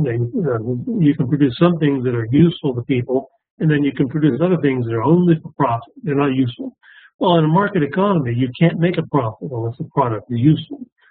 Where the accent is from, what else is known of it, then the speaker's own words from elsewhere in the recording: United States; the most encouraging thing to me as an American